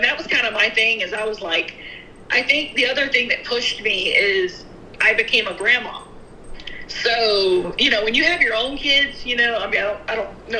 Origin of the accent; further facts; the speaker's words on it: North Carolina, United States; moved away as an adult; now in Texas, United States; When I left home, you know, I moved from North Carolina to Texas.